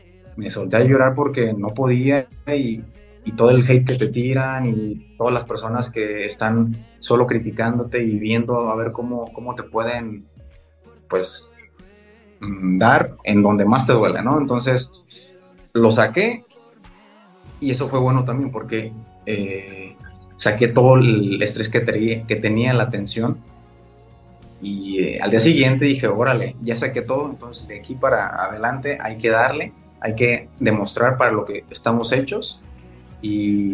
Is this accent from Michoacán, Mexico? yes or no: yes; Lázaro Cárdenas, Michoacán, Mexico; born there; mi acta de nacimiento dice de Uruapan, o sea, pero yo en realidad nací en Lázaro Cárdenas, Michoacán.